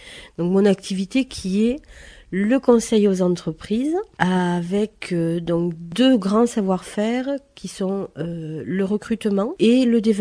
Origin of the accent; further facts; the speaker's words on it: Hasparren, Nouvelle-Aquitaine, France; now in Mouguère, France; je suis originaire d'Asparin, j'habite pour le moment à Mouguère.